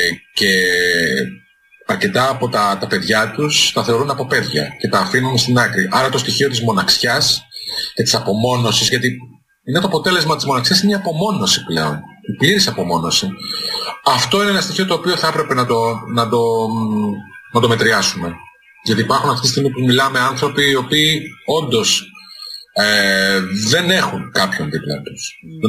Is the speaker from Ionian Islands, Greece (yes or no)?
yes; Zakynthos, Ionian Islands, Greece; Καταρχάς είμαι νησιώτης, είμαι κατάγομαι από τη Ζάκυνθο. Άρα το νησί το έχω μέσα στο... Ναι, το έχω μέσα στο DNA μου, το νησιώτικο.